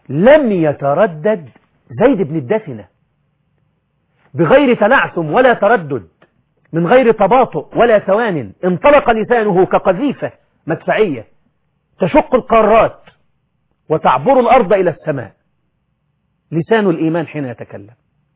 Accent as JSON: {"language": "Arabic", "country": "Egypt", "said": "زي ما احنا بنقول عندنا في مصر"}